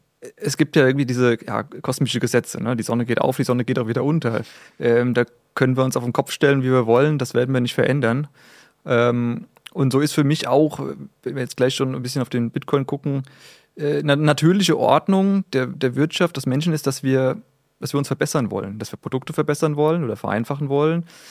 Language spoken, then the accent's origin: German; Germany; sind wir Deutsche, so sind wir anders.